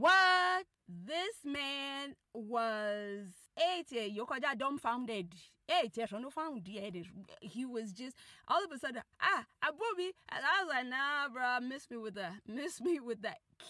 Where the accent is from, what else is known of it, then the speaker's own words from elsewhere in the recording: Nigeria; And just so that you can know I'm Nigerian.